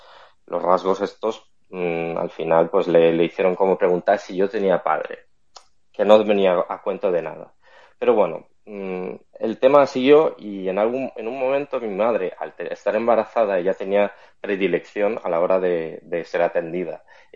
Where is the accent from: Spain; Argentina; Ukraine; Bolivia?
Ukraine; Yo desde mi punto de vista, como ucraniano